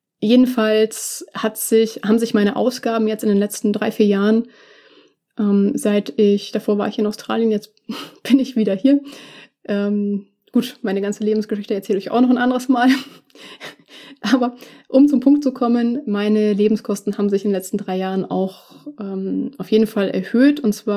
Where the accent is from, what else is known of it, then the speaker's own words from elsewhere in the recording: Munich, Bavaria, Germany; München meine Heimatstadt ist und auch immer sein wird.